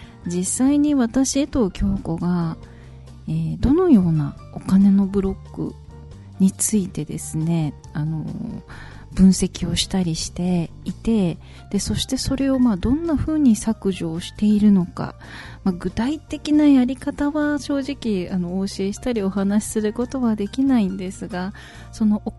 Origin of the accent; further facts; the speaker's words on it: Kansai, Japan; 私関西なんですけど、京都で大阪でもお勤めしていた時期があるんですけど、